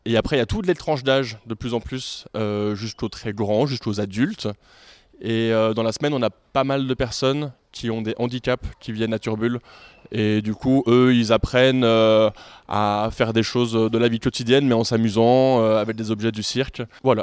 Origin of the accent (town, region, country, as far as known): Brussels, Brussels-Capital Region, Belgium